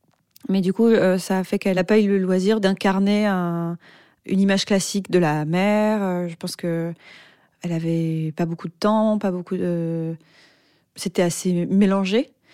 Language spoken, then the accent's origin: French; Paris, Île-de-France, France; J'ai grandi à Paris dans une famille monoparentale avec une mère et ma sœur.